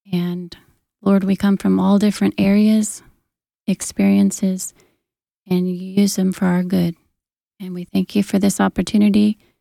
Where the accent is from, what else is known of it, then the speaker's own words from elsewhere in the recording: Alaska, United States; I grew up in Alaska and just a little log cabin down by the river, never thinking that I'd one day be in Africa.